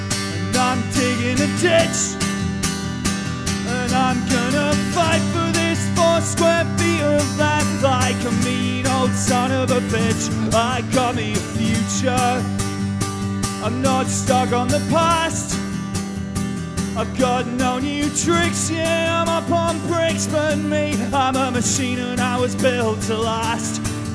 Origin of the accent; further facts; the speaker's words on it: England, United Kingdom; I come from England.